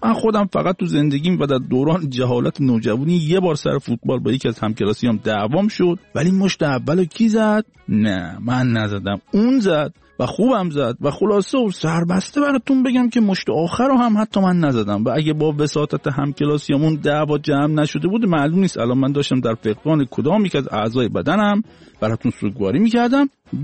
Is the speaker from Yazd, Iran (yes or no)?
no; Shiraz, Fars, Iran; born there; و متولد شیرازم هستم